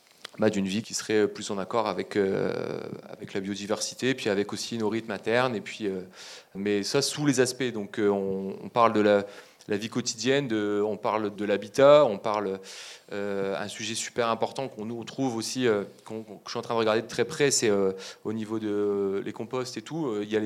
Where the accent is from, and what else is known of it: Arras, Hauts-de-France, France; born or raised there